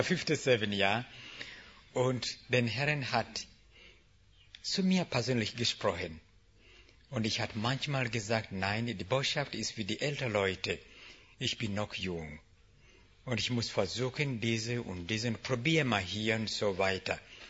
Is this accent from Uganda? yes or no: yes; Uganda; German is a second language; Ich komme aus Uganda.